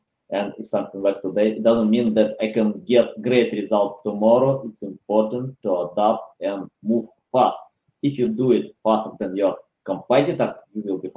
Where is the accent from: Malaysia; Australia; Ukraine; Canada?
Ukraine; now in United States; originally I'm from Ukraine, but it's tough in Ukraine now.